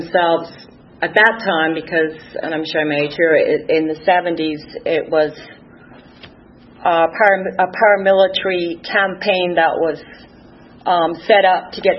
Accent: Dundalk, County Louth, Ireland; I'm originally from a place called Dundalk, County Louth, Ireland. It is actually, as Irish people in that town, we were really proud of the fact that it's the biggest town in Ireland. It's not a city, but it's a town.

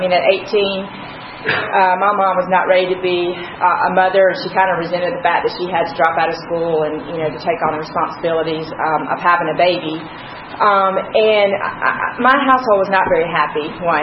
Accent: Pensacola, Florida, United States; born there; I was born in 1967 in Pensacola, Florida, to a teenage mother.

